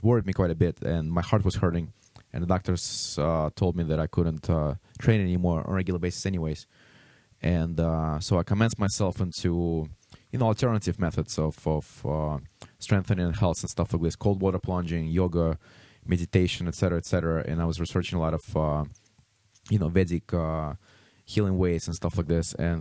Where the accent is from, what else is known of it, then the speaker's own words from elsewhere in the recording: Belarus; English is a second language; So, you know, basically I was born in Belarus, which is one of the former satellites of Soviet Union. And growing up, I lived right in the center of the city across the street from a circus.